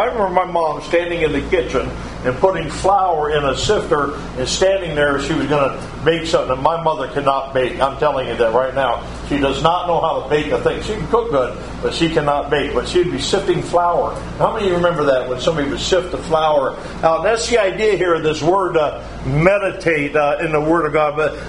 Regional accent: Ohio, United States; also born or lived in Michigan; I know I'm from Michigan, I know that's what my plate says, but I grew up in Northeast Ohio

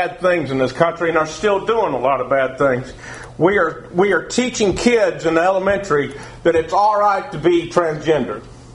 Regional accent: Texas, United States; because see, I'm from Texas, and we're a very prideful person

